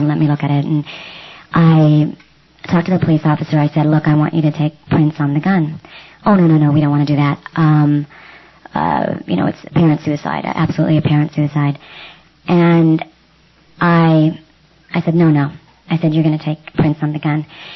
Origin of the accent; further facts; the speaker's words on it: Los Angeles, California, United States; Commander … I'm from Los Angeles.